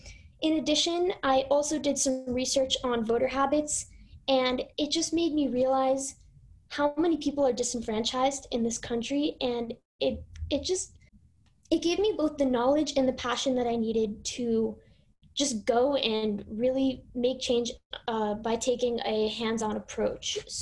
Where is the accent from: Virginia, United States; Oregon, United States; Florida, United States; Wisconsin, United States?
Florida, United States; Miami; My pronouns are she, her. I'm from Miami, Florida. I'm 17, and I am also an Aries.